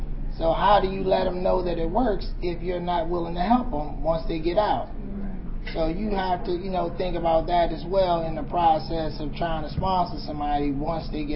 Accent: Baltimore, Maryland, United States; I'm from the Baltimore area

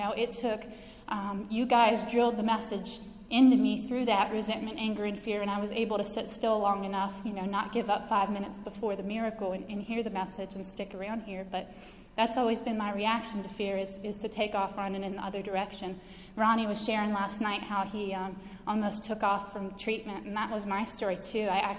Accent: Winchester, Virginia, United States; I'm from Winchester, Virginia.

